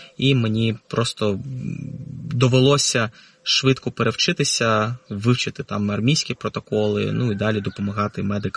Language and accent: Ukrainian; Odesa, Odesa Oblast, Ukraine; first language Russian; Ukrainian is a second language; moved away as an adult; от я з дитинства виховувався в Одесі, я був російськомовним одеситом, таким типовим російськомовним одеситом